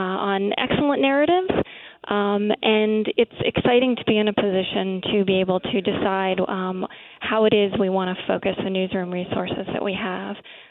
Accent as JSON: {"language": "English", "region": "Alaska", "country": "United States", "tie": "born or raised there", "said": "And we've also sent reporters to Alaska, my home state, as you mentioned"}